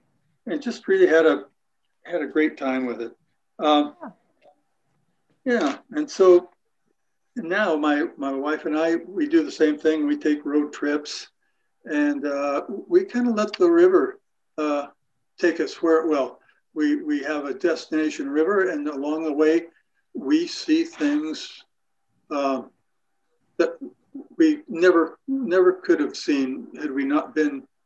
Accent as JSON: {"language": "English", "town": "Spokane Valley", "region": "Washington", "country": "United States", "tie": "born or raised there", "said": "I'm simply a local fisherman that was raised here. I was raised in the Spokane Valley long ago, and I came out to this little homestead that we have."}